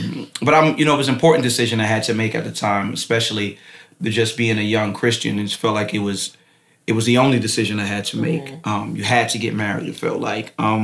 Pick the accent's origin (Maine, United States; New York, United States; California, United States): New York, United States; Brooklyn; But I was raised in Bed-Stuy, Brooklyn, and you know, coming up in Brooklyn, you young black man, you either gonna play ball or you gonna rap.